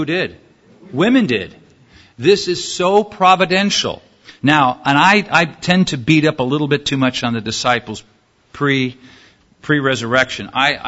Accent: California, United States; I grew up in Southern California.

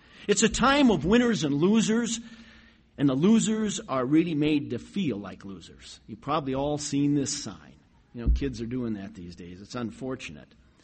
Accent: Litchfield, Minnesota, United States; I'm talking about hockey right in Minnesota, my hometown. We used to have teams come off from Minneapolis to rent ice time in Litchfield, a town of 6,500

